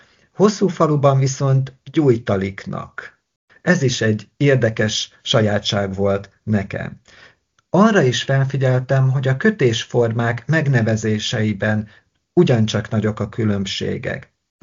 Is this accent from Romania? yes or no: no; Zakarpattia Oblast, Ukraine; Én ugye Kárpátaljáról származom, egy Ungvár melletti faluból